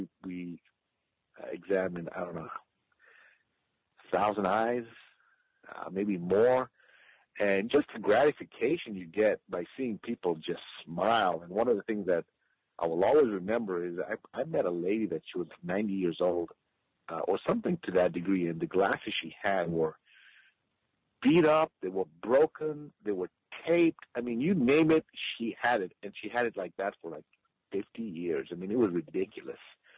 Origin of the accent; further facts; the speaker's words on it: Kenya; And growing up in Kenya, you have a lot of people that actually are impoverished